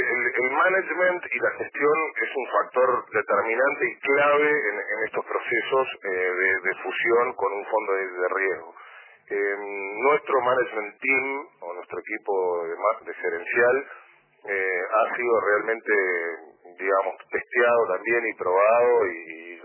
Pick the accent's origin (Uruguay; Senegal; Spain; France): Uruguay; el corazoncito que uno tiene como uruguayo